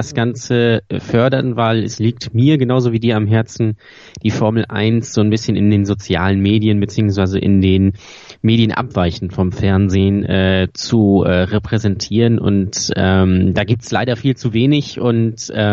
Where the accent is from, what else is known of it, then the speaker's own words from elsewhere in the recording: Lübeck, Schleswig-Holstein, Germany; Aus Lübeck.